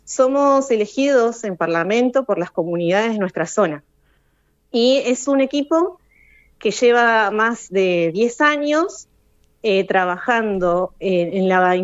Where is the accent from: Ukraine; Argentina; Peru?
Argentina; Valcheta, Río Negro; Yo soy de Balcheta … en este momento me encuentro en Chuele.